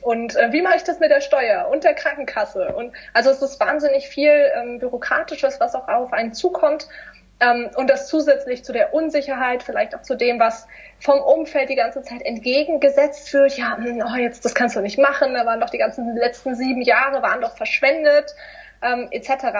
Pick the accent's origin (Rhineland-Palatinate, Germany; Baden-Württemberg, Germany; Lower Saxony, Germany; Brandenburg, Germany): Baden-Württemberg, Germany; Und da gibt es diese Masterminds, auch in Stuttgart, weil ich komme aus der Nähe.